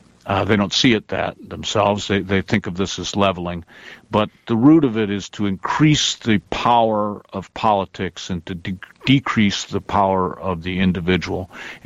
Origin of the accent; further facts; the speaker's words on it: Toledo, Ohio, United States; I come from a blue-collar town. I grew up in Toledo, Ohio.